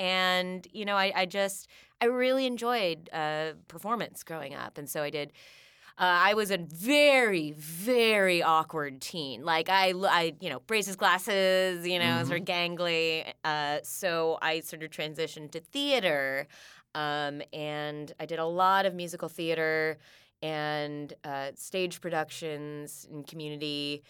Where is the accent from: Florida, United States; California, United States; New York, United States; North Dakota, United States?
California, United States; Los Angeles; Oh, L.A. Mm. So I'm one of the few L.A. natives, and I did the whole child acting thing.